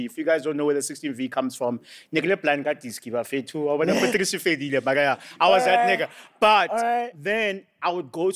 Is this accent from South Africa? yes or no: yes; Alexandra, Gauteng, South Africa; So I was raised in Alex.